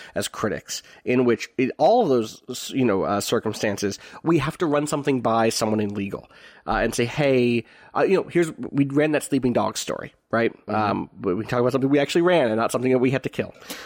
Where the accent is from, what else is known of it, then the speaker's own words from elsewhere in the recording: Pennsylvania, United States; as someone who grew up in a fairly privileged place where a lot of people weren't, my hometown was on the edge of West Philadelphia and has a lot of first-generation immigrants and people of color